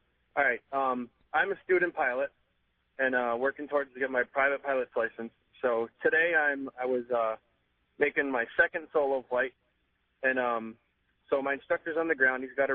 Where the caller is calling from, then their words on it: Enfield, Connecticut, United States; I'm calling from Enfield, Connecticut.